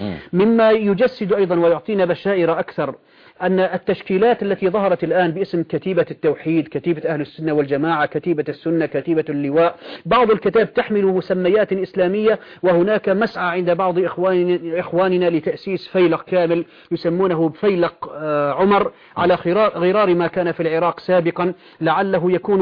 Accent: Syria; عندنا في سورية اليوم راية واضحة، هي راية لا إله إلا الله.

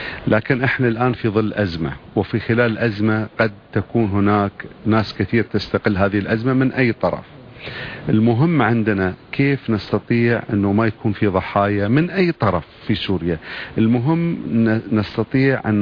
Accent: Doha, Qatar; على هامش مؤتمر عندنا في الدوحة

